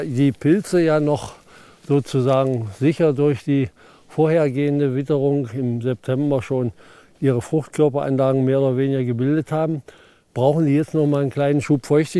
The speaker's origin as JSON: {"language": "German", "town": "Wasserleben", "region": "Saxony-Anhalt", "country": "Germany", "tie": "born or raised there", "said": "Und zwar ist das bei Wernigerode in Wasserleben. Das ist mein Heimatort."}